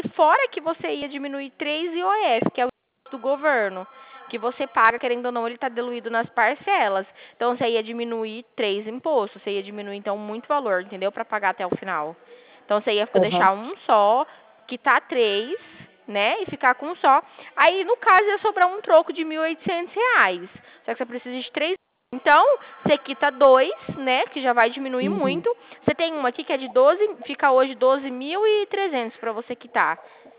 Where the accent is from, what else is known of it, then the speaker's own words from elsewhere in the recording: Dracena, São Paulo, Brazil; Eu também sou de Dracena.